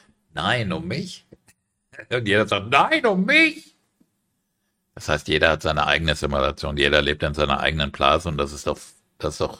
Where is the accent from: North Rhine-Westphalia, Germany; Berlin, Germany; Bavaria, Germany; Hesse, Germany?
Hesse, Germany; Frankfurt; ich bin ein Frankfurter Junge.